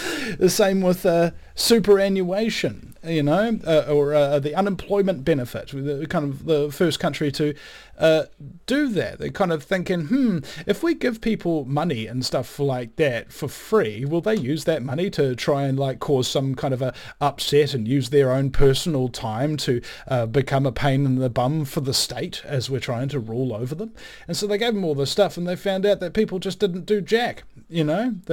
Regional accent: New Zealand

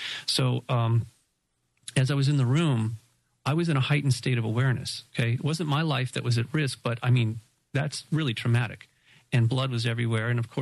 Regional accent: Malibu, California, United States; They looked like ticks to me, because growing up in Malibu, a lot, you know, people and our pets would get infested with these ticks.

